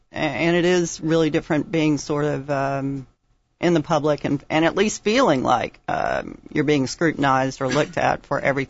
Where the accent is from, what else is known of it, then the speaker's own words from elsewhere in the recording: Tennessee, United States; I grew up in Tennessee, southeast Tennessee near Chattanooga.